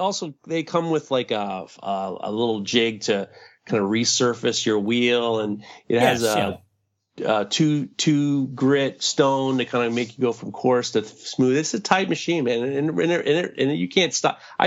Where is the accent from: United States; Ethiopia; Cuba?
United States; New York City, New York; Growing up in New York City, I grew up with the artist Keith Haring.